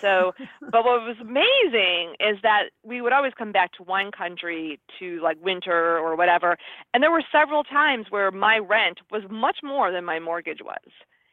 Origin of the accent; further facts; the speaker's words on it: Midwest, United States; So I'm from the Midwest. I have an 800 credit score.